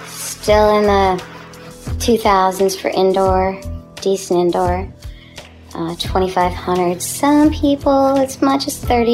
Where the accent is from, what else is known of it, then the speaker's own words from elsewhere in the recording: Garberville, California, United States; I've lived here all my life. I was born in Garberville Hospital here in town.